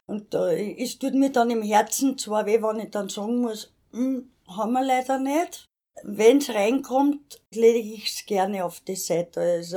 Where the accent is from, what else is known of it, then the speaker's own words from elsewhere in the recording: Vienna, Austria; born there; ich bin gebürtige Wienerin.